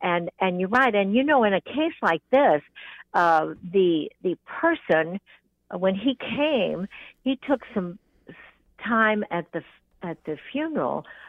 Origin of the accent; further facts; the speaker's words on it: California, United States; born there; I sent it because I was born in California.